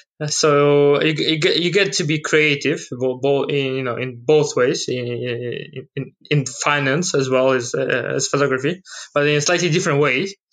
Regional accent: Ukraine; also born or lived in Russia; now in United Kingdom; it coincided with the time when I moved to UK. So originally I'm from Ukraine. I lived in Russia for some time before coming to UK as well.

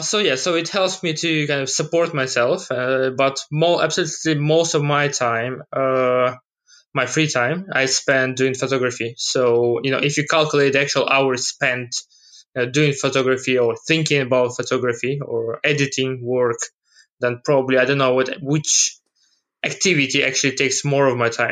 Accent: Ukraine; also born or lived in Russia; now in United Kingdom; it coincided with the time when I moved to UK. So originally I'm from Ukraine. I lived in Russia for some time before coming to UK as well.

